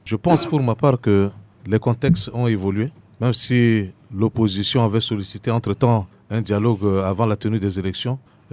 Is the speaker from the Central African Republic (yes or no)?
yes; Central African Republic; en tant que centrafricain